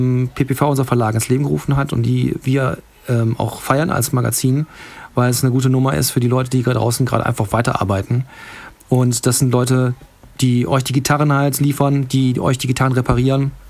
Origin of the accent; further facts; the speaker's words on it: Cologne, North Rhine-Westphalia, Germany; now in Bavaria, Germany; Der ist mich als Kölner nach Bayern gezogen.